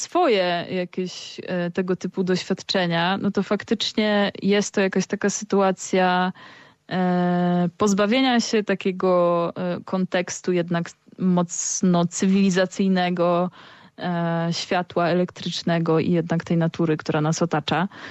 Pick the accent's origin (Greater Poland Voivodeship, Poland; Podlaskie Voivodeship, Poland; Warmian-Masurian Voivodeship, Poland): Podlaskie Voivodeship, Poland; Suwałki; jestem z Suwałk, a Suwalszczyzna to kraina, gdzie lasów mamy dużo. No i gdzieś tam jest to dla mnie taka formacja krajobrazu dosyć mocno obecna w jakimś takim moim dorastaniu.